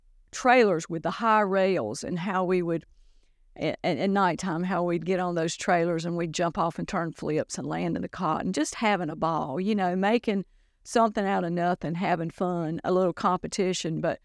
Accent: United States; Well, you know, I did grow up in Johnston County. I was a rural gal, grew up in the country.

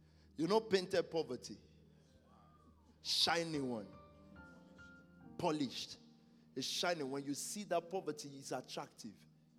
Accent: Nigeria; I grew up in Nigeria. I'm not necessarily from a poor family at all.

